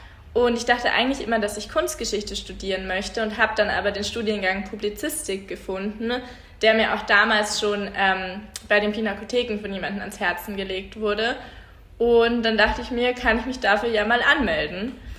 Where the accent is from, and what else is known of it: Bavaria, Germany; born or raised there; also born or lived in Munich; now in Vienna, Austria